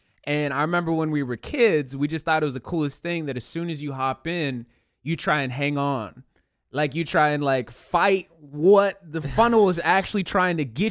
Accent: Concord, California, United States; So where I grew up in the East Bay area, there's this kind of somewhat big town called Concord.

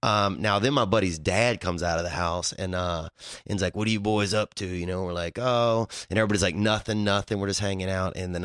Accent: Louisiana, United States; So my story, like I grew up in Louisiana, so it was a little bit kind of, you know, like sometimes you would get involved in some kind of strange stuff

